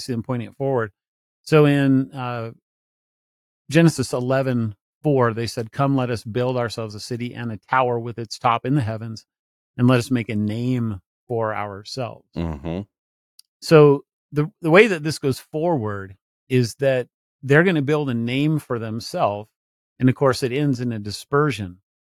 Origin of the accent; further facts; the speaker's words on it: Denver, Colorado, United States; You know, I grew up in Denver, but first time I went to New York City